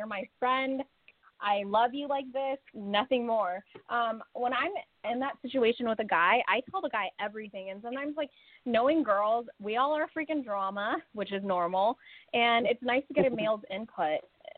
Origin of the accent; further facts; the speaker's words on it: California, United States; from the Bay Area in California.